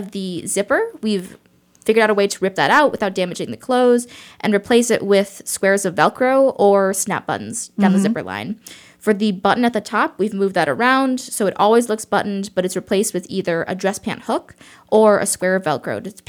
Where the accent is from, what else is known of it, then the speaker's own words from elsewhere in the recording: Chicago, Illinois, United States; now in Champaign, United States; I grew up in Chicago, and I came down to Champaign originally for my undergrad and master's at U of I.